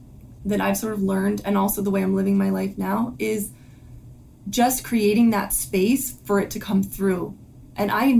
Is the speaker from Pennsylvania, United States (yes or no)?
yes; Pennsylvania, United States; So I was raised in Bucks County, Pennsylvania.